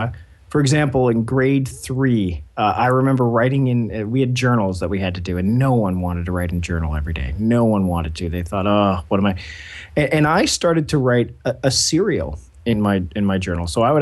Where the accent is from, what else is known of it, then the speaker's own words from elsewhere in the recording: Ontario, Canada; I spent a little bit of time, no more than 5 years in any one place. And growing up, I grew up in Ontario, so near Toronto area. So I would be, you know, moving from place to place every few years